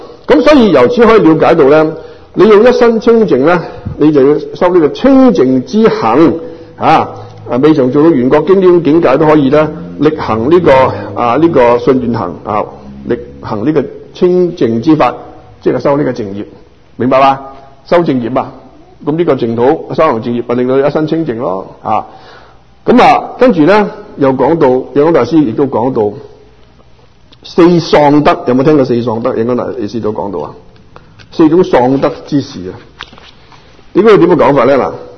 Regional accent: Guangdong, China; 我们广东人讲回广东人的表达呢

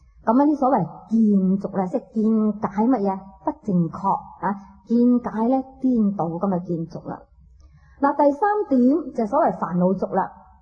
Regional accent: Hong Kong; 我哋香港人咧，实在系好有福嘅

